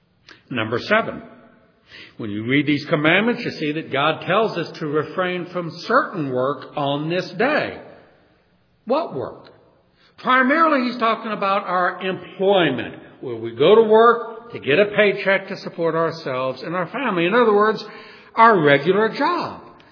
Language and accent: English; Deep South, United States; Now, I was raised in the Deep South in the old days where they used to have what's called blue laws.